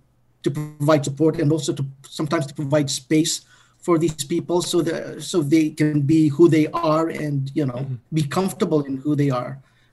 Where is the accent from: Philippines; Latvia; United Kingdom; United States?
Philippines; all the different issues that we deal with as Filipino LGBTQ members.